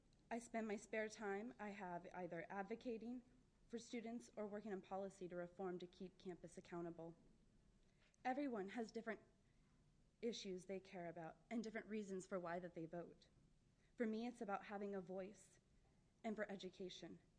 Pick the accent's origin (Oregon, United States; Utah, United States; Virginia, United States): Oregon, United States; Coos Bay; I'm from Coos Bay, Oregon.